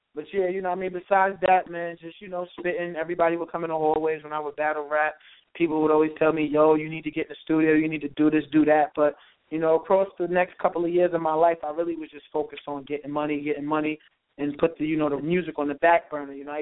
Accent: Mount Vernon, New York, United States; also born or lived in White Plains; I'm from Mount Vernon. I was born in White Plains.

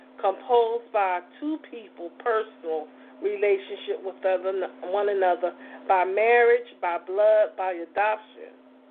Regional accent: Philadelphia, Pennsylvania, United States; When we live, we come from North Philly, but we live on a street called 27th Street.

